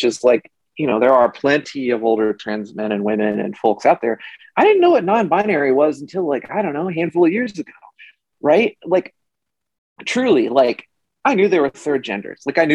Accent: the South, United States; I grew up with a lot of homophobia. I grew up in the church. You know, I grew up in the South.

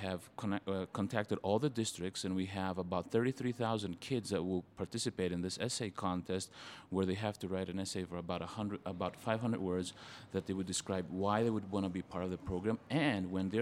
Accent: Greece; now in Colorado Springs, United States; So when I came from Greece about 8 years ago, I realized very quickly that people, although lived in Colorado Springs

